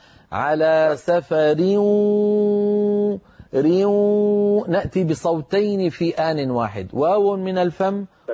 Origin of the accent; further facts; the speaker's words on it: Damascus, Damascus Governorate, Syria; بينما مثلا أهل دمشق وأنا من دمشق ينطقونها رخوة